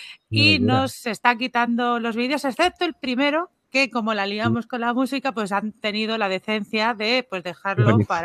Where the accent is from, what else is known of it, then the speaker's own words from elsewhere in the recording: Community of Madrid, Spain; accent: Madrid; claro, como madrileña no me he dado cuenta, pero que ella tiene un acento como muy madrileño.